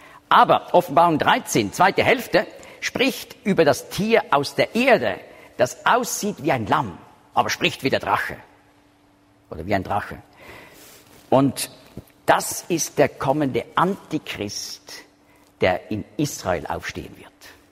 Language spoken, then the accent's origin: German; Switzerland; Also als Schweizer, wenn ich da so zurückgelehnt. Ja, wir gehören nicht dazu.